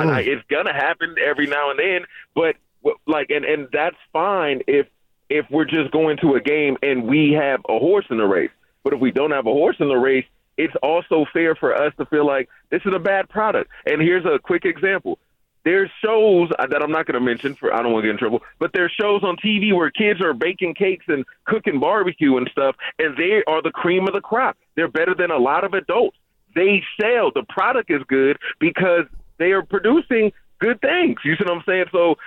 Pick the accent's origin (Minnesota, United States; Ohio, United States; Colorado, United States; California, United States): California, United States; San Francisco